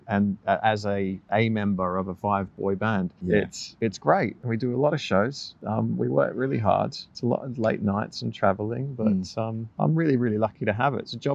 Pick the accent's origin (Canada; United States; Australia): Australia; I'm from Australia, and in Australia, at least when I was growing up, tribute bands weren't really much of a thing.